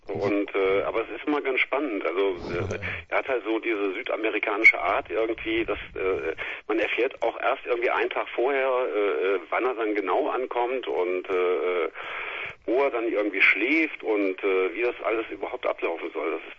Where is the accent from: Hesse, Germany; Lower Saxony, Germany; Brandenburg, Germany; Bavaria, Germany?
Hesse, Germany; Frankfurt; Ja, das ist ein bisschen schwieriger so, eigentlich aus Frankfurt, aber inzwischen sind wir irgendwie so überall zerstreut